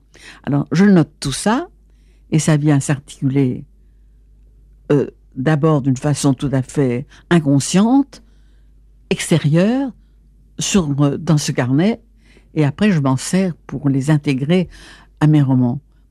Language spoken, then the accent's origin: French; Belgium; born there; Ou si je vais en Belgique, dans mon pays natal, je suis aussi entièrement moi-même.